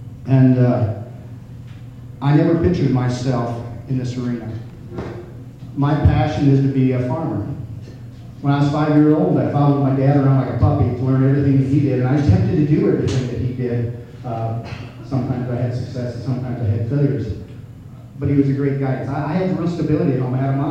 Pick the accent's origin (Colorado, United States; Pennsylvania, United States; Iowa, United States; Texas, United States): Iowa, United States; I'm a farmer from Northeast Iowa, just south of Manchester, north of Cedar Rapids is the best way. It's our part of God's country.